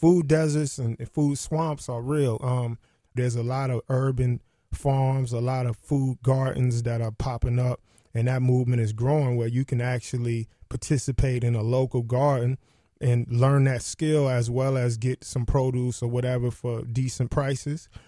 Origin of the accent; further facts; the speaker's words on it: the South, United States; I grew up in the South and, you know, eating soul food and fast food and junk food.